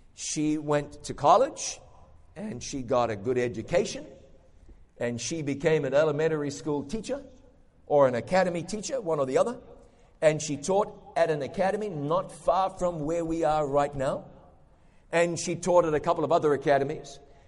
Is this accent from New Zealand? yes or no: yes; New Zealand; when I go home to my home country of New Zealand, the very first place I go is the cemetery.